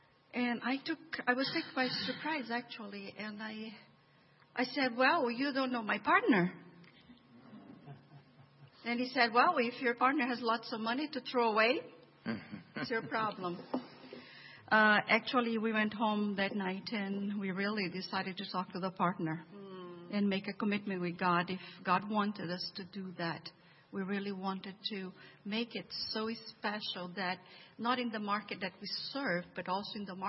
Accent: Frederick, Maryland, United States; I'm from Frederick, Maryland.

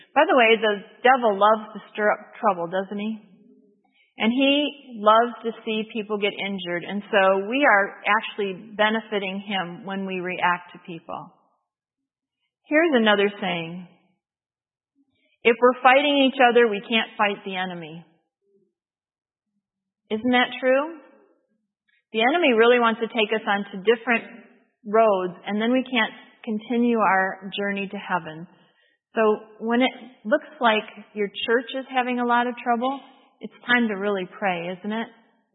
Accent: Detroit, Michigan, United States; those church members where I grew up in the Detroit area were always encouraging me.

